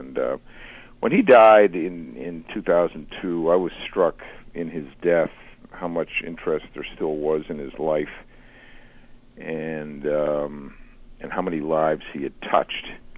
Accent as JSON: {"language": "English", "town": "Boston", "region": "Massachusetts", "country": "United States", "tie": "born or raised there", "said": "Well, he was a national icon, really, and I grew up in Boston."}